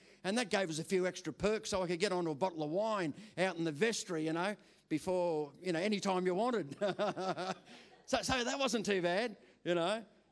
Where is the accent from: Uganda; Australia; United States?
Australia; Tasmania; But I grew up in Tasmania on the northwest coast on a farm, right? So I was a little church boy.